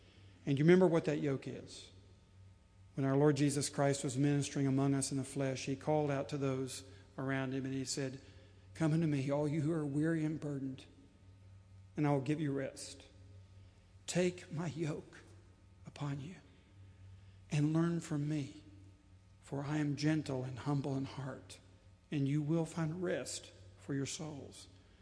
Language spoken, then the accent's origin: English; Tennessee, United States; But I remember growing up in East Tennessee when it was not so easy to be humble.